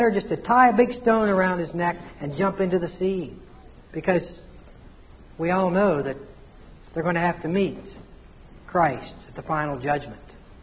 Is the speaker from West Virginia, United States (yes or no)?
yes; West Virginia, United States; accent: West Virginia; forget my Virginia accent, West Virginia accent